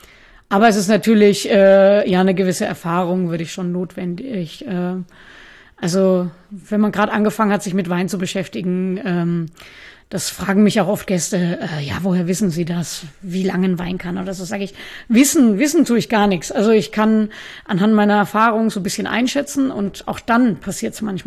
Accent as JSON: {"language": "German", "region": "Bavaria", "country": "Germany", "said": "ich komme aus Franken, muss ich mein R wieder rausholen. Ich habe in Nürnberg meine Ausbildung noch gemacht"}